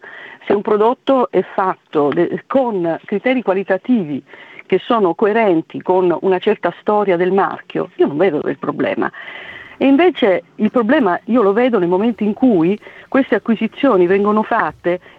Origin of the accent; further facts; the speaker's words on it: Campania, Italy; Io vengo dalla Campania